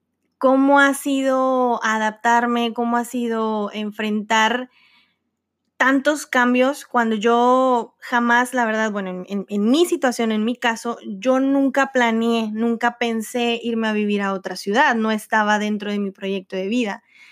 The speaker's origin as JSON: {"language": "Spanish", "town": "Monterrey", "region": "Nuevo León", "country": "Mexico", "tie": "born or raised there", "said": "Yo nací y crecí en Monterrey, Nuevo León. 26 años de mi vida acostumbrada a la misma ciudad"}